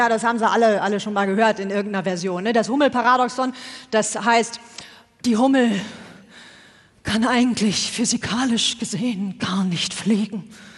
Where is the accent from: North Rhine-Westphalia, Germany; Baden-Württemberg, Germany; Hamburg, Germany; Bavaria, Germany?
North Rhine-Westphalia, Germany; Ich komme aus Westfalen.